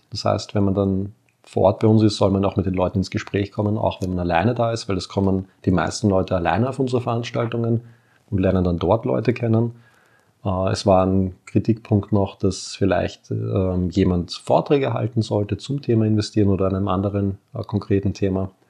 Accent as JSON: {"language": "German", "region": "Vienna", "country": "Austria", "said": "Da natürlich das Hindernis, gut, als Wiener, wo machst du das?"}